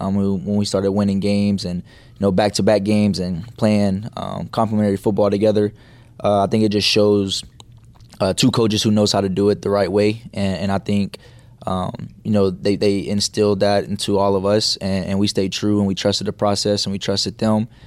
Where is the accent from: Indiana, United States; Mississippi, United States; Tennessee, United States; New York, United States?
Tennessee, United States; You know, born and raised in Tennessee, all I know is Tennessee. And so coming to New Orleans is like my first time leaving home.